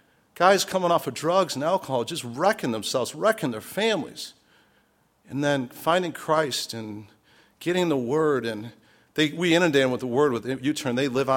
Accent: Chicago, Illinois, United States; now in Lexington, United States; I'm not from the South originally, I'm from Chicago. The Lord called us down here 14 years ago to start a church in Lexington, South Carolina, of all places.

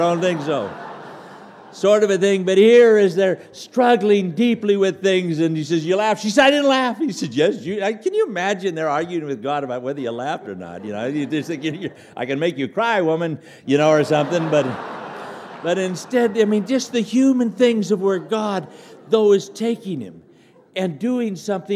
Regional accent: Scotland, United Kingdom; I'm Scottish, and the Jews and the Scots, we go back and forth on which one can find another way to make a buck

